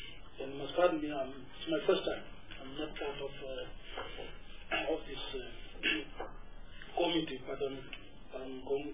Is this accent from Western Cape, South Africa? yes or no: no; Port Elizabeth, Eastern Cape, South Africa; I come from the Eastern Cape PE.